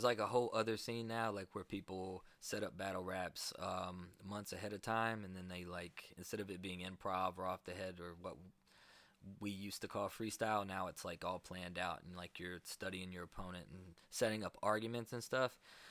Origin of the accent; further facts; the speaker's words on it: Kentucky, United States; You know, I'm originally from the South. I grew up in Kentucky, which people don't think of for hip hop or battle rapping.